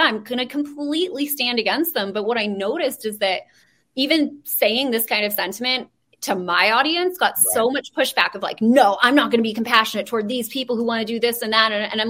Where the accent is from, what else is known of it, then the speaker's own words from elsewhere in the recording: California, United States; I'm from California. I'm in Los Angeles. My family's here.